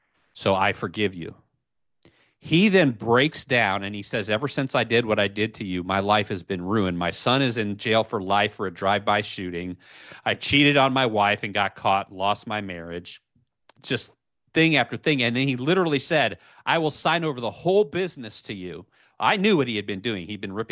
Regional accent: Quad Cities, United States; This is my hometown. I've moved on. He's back in my hometown, a place called the Quad Cities in Bettendorf and Davenport, Iowa, Rock Island, Moline, Illinois, right on the Mississippi River, south and west of Chicago

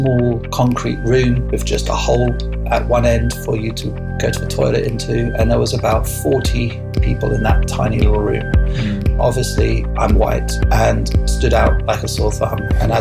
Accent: London, United Kingdom; I am a Jewish believer in Jesus. My mother is Israeli. Even though we grew up in London, England, my father's not Israeli, he's British. So we grew up in London and I went to a Jewish primary school and then to an all-boys private school after that in North London.

